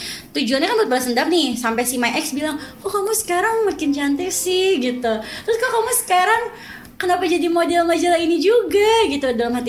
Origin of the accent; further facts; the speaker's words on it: Bogor, West Java, Indonesia; also born or lived in Jakarta; Aku asli Bogor.